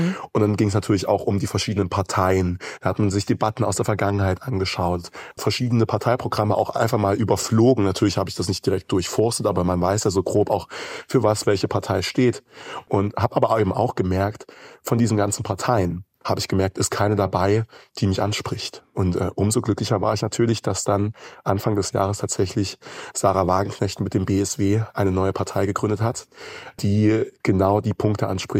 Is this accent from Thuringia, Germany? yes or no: yes; Jena, Thuringia, Germany; ich bin noch 17 Jahre alt, komme aus dem wunderschönen Jena, bin hier geboren und aufgewachsen in Thüringen